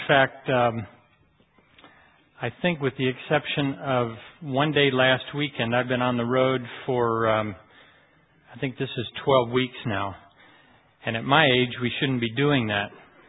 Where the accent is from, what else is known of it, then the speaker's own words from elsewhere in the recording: Ecuador; Now, I grew up in Ecuador, so I don't know some of my family.